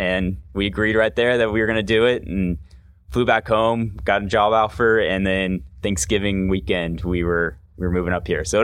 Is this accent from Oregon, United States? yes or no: no; Indiana, United States; moved away as an adult; now in Louisville, United States; Born and raised in Indiana, and it's been pretty much all of childhood, all of high school, everything in Indiana. Went to college in Louisville, Kentucky, which was right across the river.